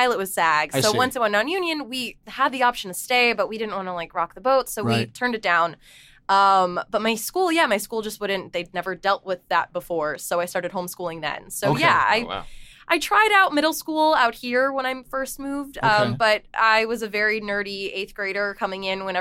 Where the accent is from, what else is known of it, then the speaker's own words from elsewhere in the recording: Florida, United States; also born or lived in New York; I'm from Florida originally. I started acting when I was really young, though. So I started traveling between Florida and New York, and then I made my way out here just before I became a teenager.